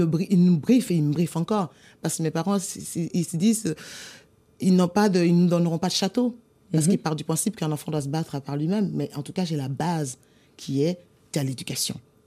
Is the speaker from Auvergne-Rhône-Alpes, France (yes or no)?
no; Occitanie, France; also born or lived in Côte d'Ivoire; je suis née en Côte d'Ivoire et rempotée en France. J'ai été rempotée dans une terre lozérienne